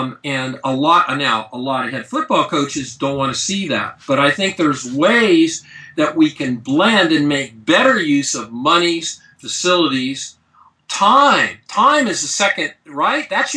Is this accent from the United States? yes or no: yes; Santa Barbara, California, United States; I'm from Santa Barbara. I went to Fresno State and went back